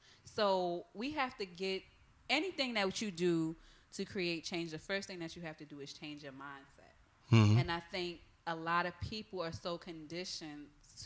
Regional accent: Bronx, New York, United States; I know what it looks like. I'm from the Bronx.

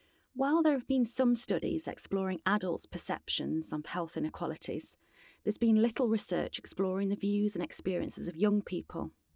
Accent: Sheffield, Yorkshire and the Humber, United Kingdom; stems from growing up in Sheffield, a city of real contrasts in health and wealth

